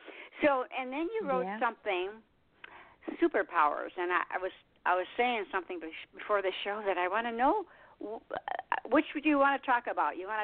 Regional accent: Michigan, United States; moved away; I came from Michigan, so, you know, I don't want to go back there. I don't need the land of ice and snow.

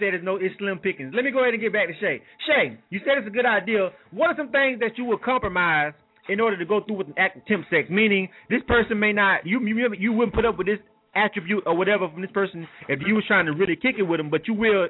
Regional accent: Panama City, Florida, United States; You know, I'm from Panama City, Florida. And Panama City is a small town.

